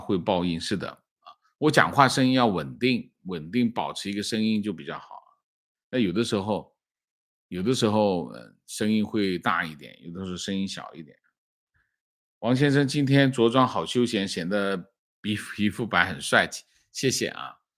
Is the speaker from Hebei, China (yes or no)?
no; Wannian County, Jiangxi, China; 我就是万年县人，我不在那里教书，我在那成长啊。我是1976年离开，我在那里生活了8年，是整个厂子搬到了万年县啊。我的童年是在万年生活的啊。